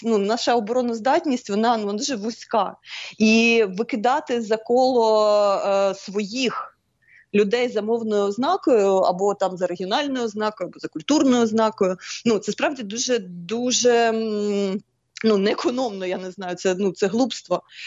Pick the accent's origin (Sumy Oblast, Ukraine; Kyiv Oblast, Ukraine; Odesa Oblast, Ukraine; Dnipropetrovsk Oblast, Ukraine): Dnipropetrovsk Oblast, Ukraine; Kryvyi Rih; Я з Кривого Рогу.